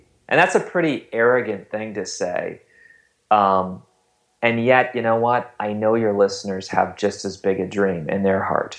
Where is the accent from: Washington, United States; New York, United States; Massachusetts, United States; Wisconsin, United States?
Wisconsin, United States; I am not from Ohio. I'm from Wisconsin.